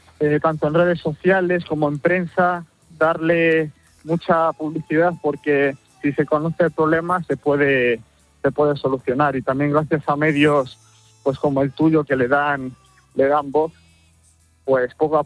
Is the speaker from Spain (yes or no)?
yes; Valladolid, Castile and León, Spain; yo soy de Valladolid, de un pequeño barrio que se llama La Rondilla, y empezó todo un poco ahí, en el colegio.